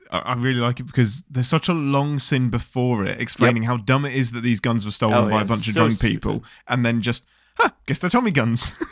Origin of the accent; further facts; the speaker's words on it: England, United Kingdom; I'm English.